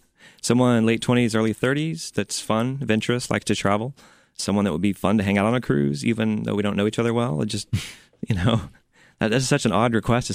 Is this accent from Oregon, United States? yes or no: no; Oklahoma, United States; Oklahoma.